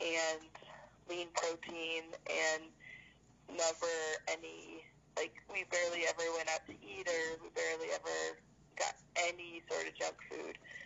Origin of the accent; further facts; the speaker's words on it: Detroit, Michigan, United States; So I grew up in Detroit. I moved there when I was 6 months old.